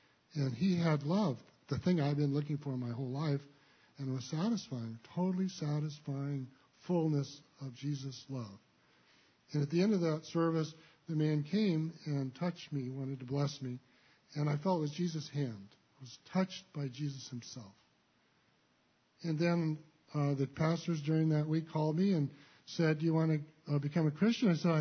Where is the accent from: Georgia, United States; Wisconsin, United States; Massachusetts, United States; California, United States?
California, United States; So I grew up in the Bay Area, went to Berkeley and during the 1960s